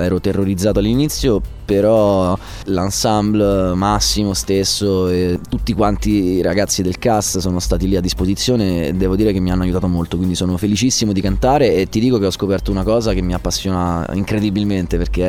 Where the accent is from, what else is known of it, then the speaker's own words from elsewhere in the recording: Rome, Lazio, Italy; Bene, grazie, un'introduzione perfetta, mi hai descritto esattamente per quello che sono, romano di origini greche